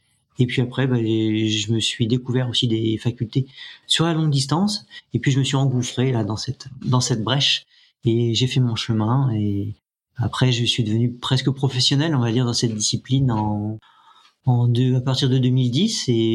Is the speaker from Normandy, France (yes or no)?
no; Île-de-France, France; now in Hérault, France; je suis né en 1970 dans les Yvelines, donc loin de l'Hérault où j'habite aujourd'hui. Donc j'ai grandi là-bas